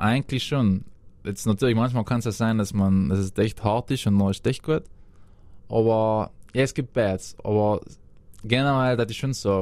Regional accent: Trentino-Alto Adige, Italy; Als Südtiroler kommt man an seine Grenzen. Es ist hart.

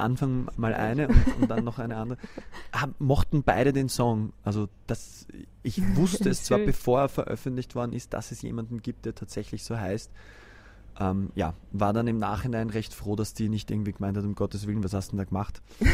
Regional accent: Austria; Ich kann Ski fahren, aber wenn ich jetzt als Österreicher sage, ich kann gut Ski fahren, dann würde ich die österreichischen Skifahrer beleidigen.

